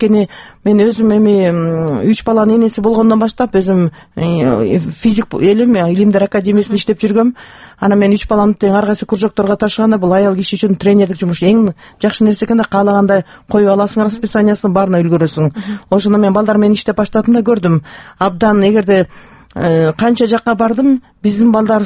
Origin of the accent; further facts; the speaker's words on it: Naryn Region, Kyrgyzstan; Негизи менин бала чагым Эмгекчил колхозунда, Нарын областында өткөн.